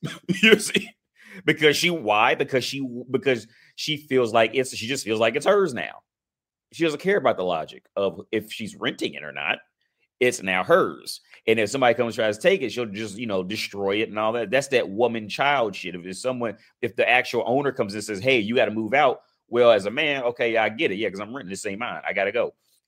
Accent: United States; they'll accept me because I'm from America.

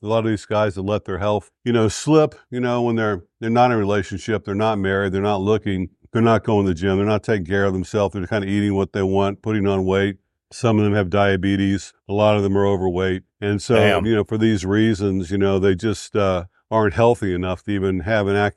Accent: United States; now in Philippines; especially men back in America, my home country.

